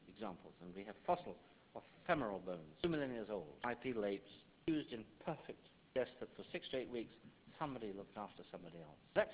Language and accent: English; Kenya; me as a Kenyan